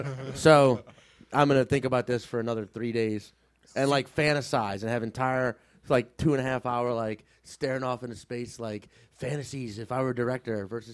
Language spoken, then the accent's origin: English; New Orleans, Louisiana, United States; I grew up in New Orleans, so I'm used to swampy, hot, shitty hotness.